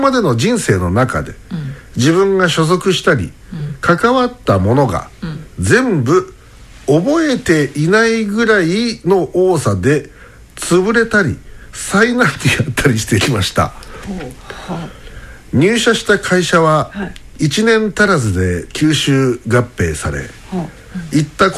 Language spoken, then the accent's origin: Japanese; Kobe, Hyogo, Japan; also born or lived in Kanagawa; 神戸で生まれ育ち結婚で、これ神奈川かな、神奈川に住んでいた時です